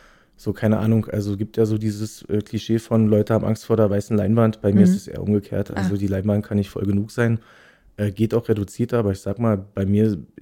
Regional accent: Berlin, Germany; Ich bin halt 86 in Friedrichshain geboren, bin dann immer so zwischen Mitte und Prenzlberg quasi hin und her gewandert. Also mit Family dann, also immer im kreativen Sektor. City Ost, so Wendekind, habe Berlin halt noch gesehen, wie es viele nicht kennen so.

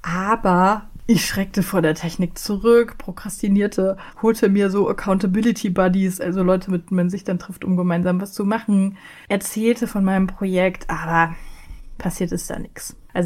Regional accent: Rhineland, Germany; accent: Rhineland; Ja, ich bin Rheinländerin, ich mag das. Es kommt auch manchmal in meinem Akzent durch

